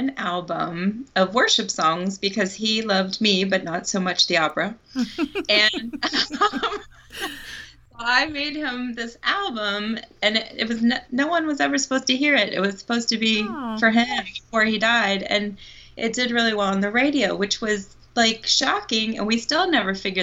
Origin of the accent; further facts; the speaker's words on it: Ohio, United States; So I have family, well, his family all over Michigan, and then I'm from Ohio.